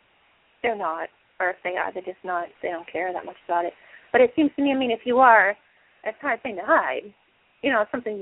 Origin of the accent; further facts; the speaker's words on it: Boston, Massachusetts, United States; born there; See, I can say that too because I was born in South Boston.